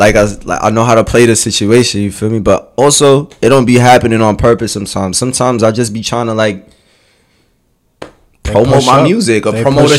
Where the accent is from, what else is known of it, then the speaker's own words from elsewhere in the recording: Brooklyn, New York, United States; So I'm originally from Sunset Park.